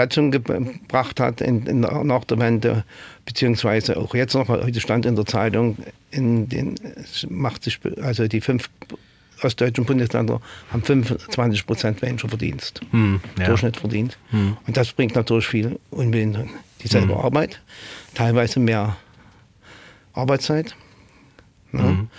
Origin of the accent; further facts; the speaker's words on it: East Germany, Germany; Ich komme aus dem Osten Deutschland, mit Sicherheit.